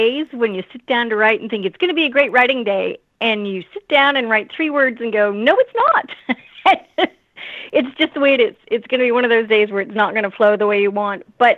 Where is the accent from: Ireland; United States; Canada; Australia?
Canada; Nova Scotia; Oh, I'm from Nova Scotia.